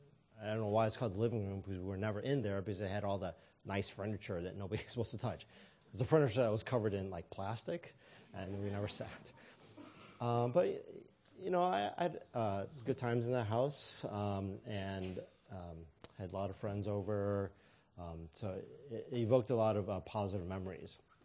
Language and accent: English; St. Louis, Missouri, United States; I traveled back to my hometown, town I grew up, St. Louis, Missouri.